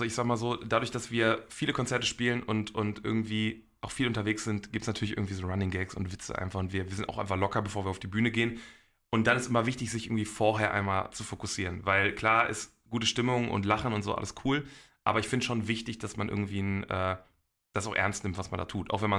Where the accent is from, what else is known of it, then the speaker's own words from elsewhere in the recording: Bochum, North Rhine-Westphalia, Germany; Woher ich komme aus dem Ruhrgebiet und aus irgendeinem Grund, also in Bochum speziell, sagt man zu vielen Sachen einfach ja sicher.